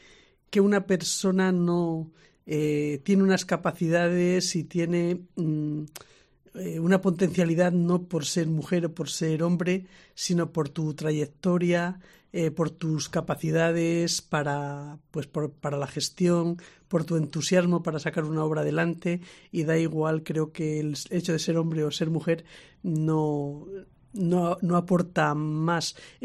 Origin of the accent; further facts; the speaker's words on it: Ávila, Castile and León, Spain; also born or lived in Murcia; me viniera aquí a Ávila, que me encantó volver a mi tierra, pero puedo decir aquello del corazón partido, medio corazón lo dejé en Murcia y el otro medio me lo traje para acá